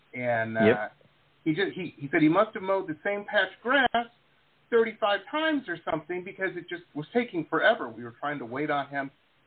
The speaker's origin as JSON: {"language": "English", "town": "Detroit", "region": "Michigan", "country": "United States", "tie": "born or raised there", "said": "I grew up in Detroit, and I know Detroit was really good for encouraging filmmaking there for a time."}